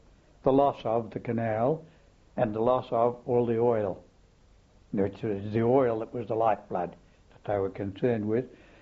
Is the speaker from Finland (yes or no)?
no; Australia; anything that identified us as Australian, felt hats, badges and so on